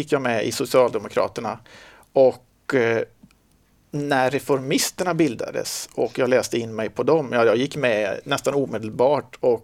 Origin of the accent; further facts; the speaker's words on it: Tidaholm, Västra Götaland County, Sweden; also born or lived in Gothenburg; Jag är född och uppvuxen i Skaraborg, så jag är västgöte.